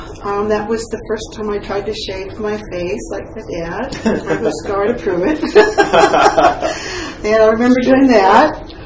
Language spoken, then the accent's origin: English; Detroit, Michigan, United States; born there; I was born in Detroit, Michigan, September 30th, 1948.